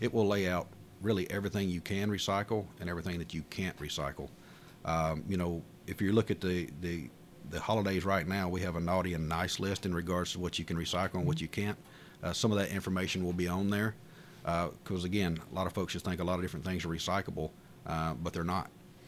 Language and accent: English; United States; I certainly can remember a time growing up in Coffee County where they had a lot of convenience centers scattered out